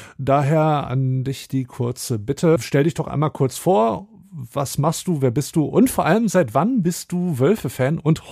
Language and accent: German; Wolfsburg, Lower Saxony, Germany; born there; Ich bin ja gebürtiger Wolfsburger